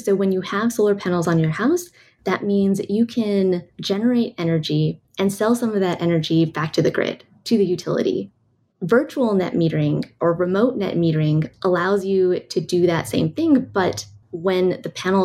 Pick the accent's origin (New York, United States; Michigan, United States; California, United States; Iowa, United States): California, United States; Yeah, California, man. So I'm from California and I am surprised